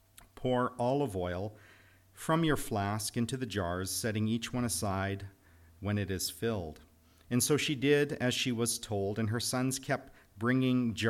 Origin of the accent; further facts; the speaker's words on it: Saskatchewan, Canada; I grew up in Saskatchewan. I think that's our provincial berry.